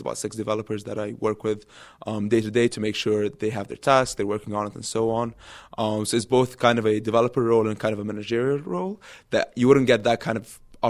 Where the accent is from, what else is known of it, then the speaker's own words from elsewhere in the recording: Dubai, United Arab Emirates; also born or lived in Egypt; now in United States; I'm Egyptian. I grew up in Dubai. I came here for college at Penn State Barron.